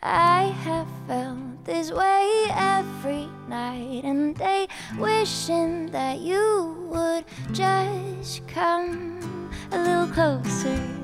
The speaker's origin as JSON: {"language": "Norwegian", "town": "Vaksdal", "region": "Vestland", "country": "Norway", "said": "Jeg er fra Vaksdal."}